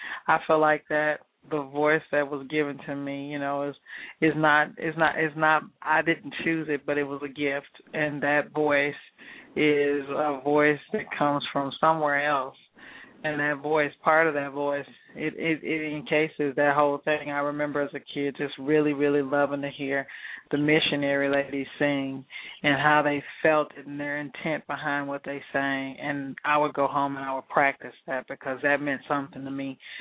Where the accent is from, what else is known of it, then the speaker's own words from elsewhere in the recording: Dallas, Texas, United States; we're both from Dallas, so I knew her from home.